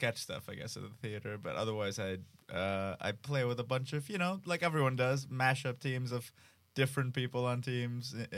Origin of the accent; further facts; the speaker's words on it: Mumbai, Maharashtra, India; moved away as an adult; now in Los Angeles, United States; No, I moved here for college. I'm from Mumbai, India. Mm-hmm. I came out here to USC for college.